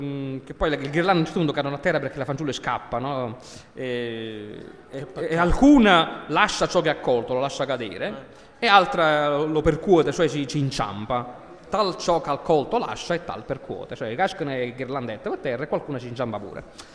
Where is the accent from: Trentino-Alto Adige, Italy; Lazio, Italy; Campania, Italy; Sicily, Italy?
Campania, Italy; Capua; born there